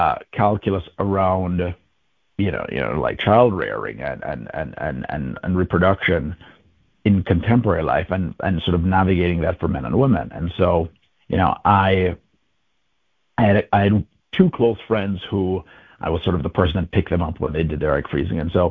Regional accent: Jamaica; I grew up in Jamaica

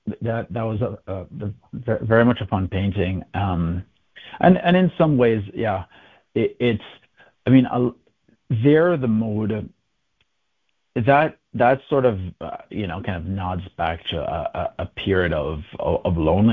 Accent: Jamaica; I grew up in Jamaica

